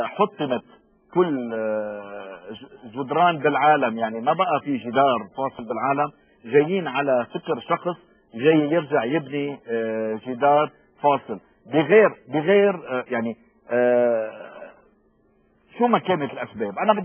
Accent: Lebanon; انا كلبناني

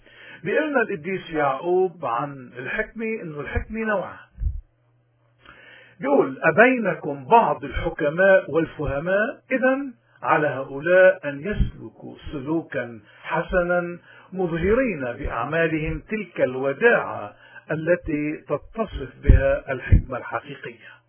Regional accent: Lebanon; ما أحوجنا نحن اليوم كلبنانيين بلبنان وببلاد الاغتراب

